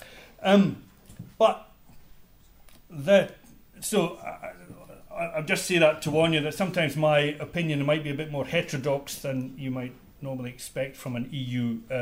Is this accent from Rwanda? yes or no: no; United Kingdom; because I come from the United Kingdom